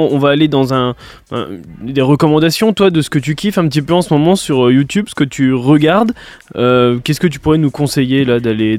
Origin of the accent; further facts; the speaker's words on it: Bourgogne-Franche-Comté, France; quand on vient du Morvan, ça nous amuse, hein, bien sûr, parce qu'on redécouvre des lieux qu'on connaît déjà